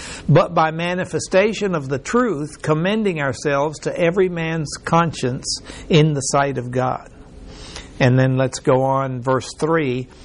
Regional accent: Mexico; I remember reading in history, because I was raised in Mexico and it was Mexican history

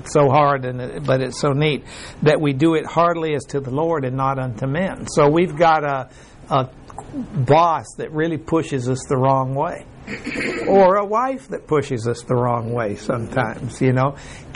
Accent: Mexico; Well, I was raised in Mexico, and we didn't have enough money down there for there to ever be a three-ring circus.

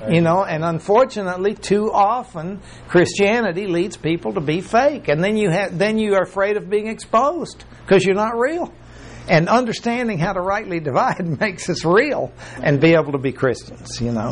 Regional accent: Mexico; I was raised in Mexico, in old Mexico, which is a beautiful country.

